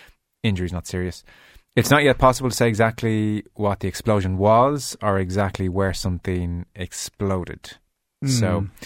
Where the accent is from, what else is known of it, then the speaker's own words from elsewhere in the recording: Lucan, County Dublin, Ireland; I'm from Lucan. … I'm of Selbridge extraction, so I feel like I got a feel for Lucan.